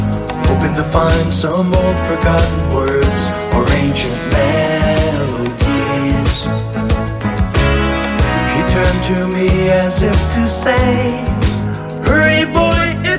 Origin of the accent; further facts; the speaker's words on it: Fukuoka, Japan; now in Tokyo, Japan; 福岡のことを思って書いてる曲、東京に出てきて書いてる曲って聞いたんですけど